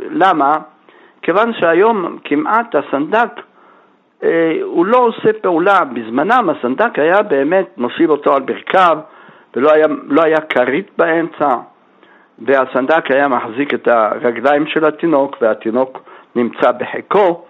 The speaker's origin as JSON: {"language": "Hebrew", "town": "Jerusalem", "region": "Jerusalem District", "country": "Israel", "tie": "born there", "said": "אני נולדתי בירושלים, הייתי ילד קטן כאשר הוא נפטר"}